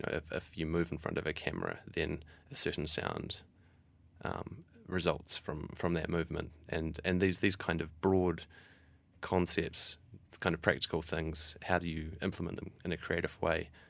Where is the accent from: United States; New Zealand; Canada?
New Zealand; New Zealand. So sort of close to Australia, and very similar to Australia in a lot of ways.